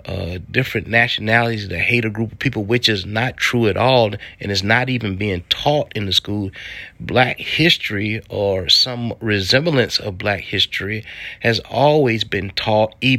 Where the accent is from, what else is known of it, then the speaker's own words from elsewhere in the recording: United States; The one thing that I've learned in America, and growing up in America, and growing up with the country that I love so much